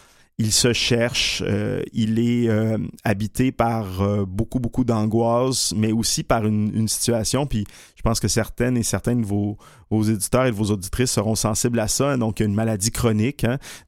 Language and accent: French; Egypt; also born or lived in Lebanon; now in Canada; comme je viens de la Méditerranée, d'Égypte et du Liban, la notion de famille est extrêmement large, mais pour moi, de ce point de vue-là, je suis plus québécois